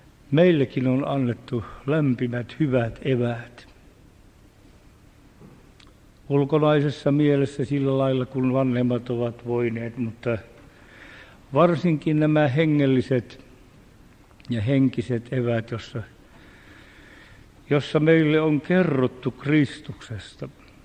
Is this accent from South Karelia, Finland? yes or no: yes; Uukuniemi, South Karelia, Finland; No ne ukot tiesi, että minä olen Uukuniemeltä kotosi